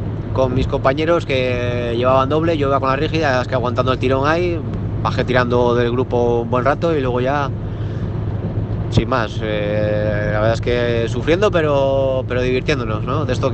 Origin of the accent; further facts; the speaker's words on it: Spain; ya sabes que nosotros que somos españoles damos la nota, ¿no? Mucho por ahí fuera.